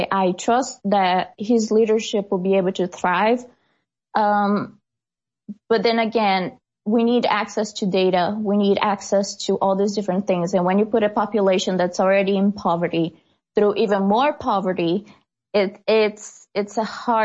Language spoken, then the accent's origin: English; Brazil; English is a second language; my hometown in Brazil. It's the main part of the economy is tourism. There's nothing else.